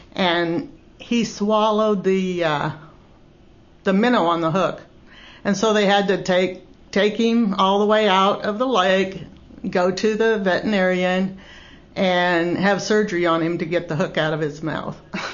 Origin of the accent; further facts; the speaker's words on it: Nebraska, United States; and I've been in the Ozarks for 5 years. And I grew up in Nebraska.